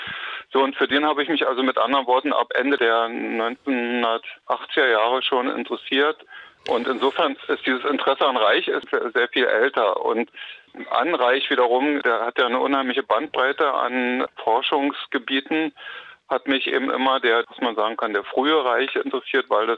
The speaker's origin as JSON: {"language": "German", "country": "Germany", "tie": "born there", "said": "Also ich bin 1957 in der DDR geboren und habe dann nach Humboldt-Uni klinische Psychologie studiert"}